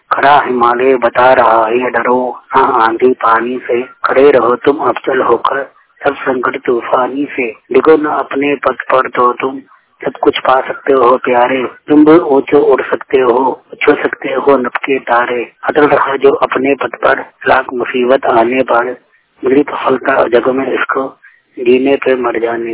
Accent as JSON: {"language": "Hindi", "region": "Delhi", "country": "India", "said": "मैं गणेश नगर दिल्ली का रहने वाला हूँ, 100% ब्लाइंड।"}